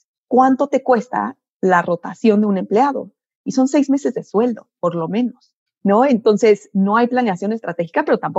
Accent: Mexico; soy ingeniera química mexicana.

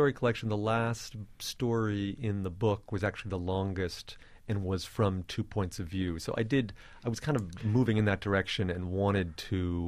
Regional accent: Wellesley, Massachusetts, United States; also born or lived in Kingston; Sort of an amalgam of the two towns that I grew up in Massachusetts, Kingston and Wellesley.

